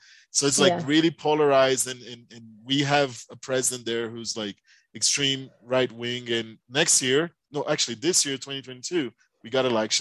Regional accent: Brazil; English is a second language; moved away; I'm from Brazil. I work at the school here as an English teacher.

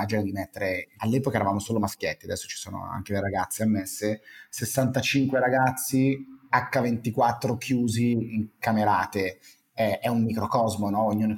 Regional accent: Como, Lombardy, Italy; born there; io sono nato a Como, poi ho avuto una piccola fase itinerante perché il mio papà faceva un mestiere che ci portava a girare

